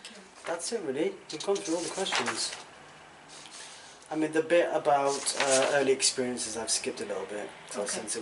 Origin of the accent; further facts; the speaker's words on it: England, United Kingdom; born there; now in Cardiff, United Kingdom; So I live in Maindy, but I wasn't born here. I was born in South England.